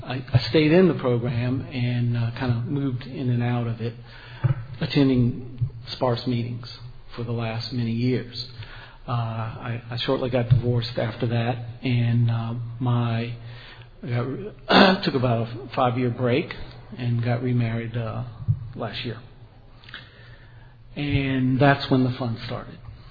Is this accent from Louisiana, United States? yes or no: yes; New Orleans, Louisiana, United States; now in Houston, United States; I'm a double winner, currently living in Houston, Texas. I grew up in New Orleans, Louisiana.